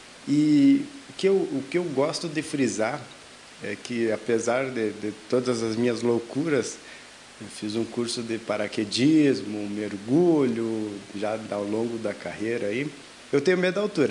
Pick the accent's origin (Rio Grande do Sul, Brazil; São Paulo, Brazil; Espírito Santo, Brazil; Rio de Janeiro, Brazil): Rio Grande do Sul, Brazil; São José do Ouro; also born or lived in Tupanci do Sul; now in Lagoa Vermelha, Brazil; eu venho de São José do Ouro, sou natural de São José do Ouro. Morei muito tempo aí na grande metrópole de Tupanci do Sul. E como não tinha hospital em Tupanci, fui originário aí da cidade de São José do Ouro, posterior vindo para Lagoa Vermelha e já me considero lagoense